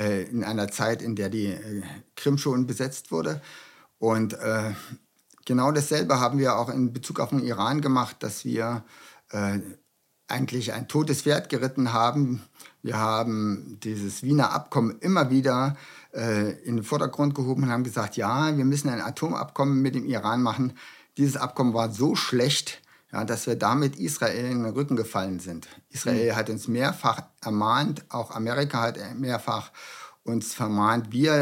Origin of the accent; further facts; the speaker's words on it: Germany; Ich denke, wir als Deutsche haben auch eine Teilschuld an beiden.